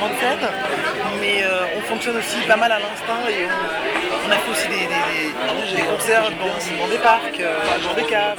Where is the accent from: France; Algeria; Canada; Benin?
France; Et moi, je suis française, francophone